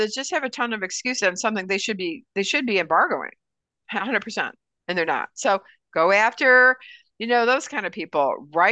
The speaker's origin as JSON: {"language": "English", "region": "California", "country": "United States", "said": "Sorry, I keep calling patrol because I'm from California."}